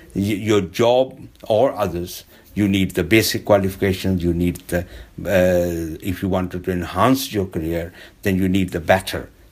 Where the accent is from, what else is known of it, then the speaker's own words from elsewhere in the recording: India; born there; I have my vested interest of being an Indian by birth.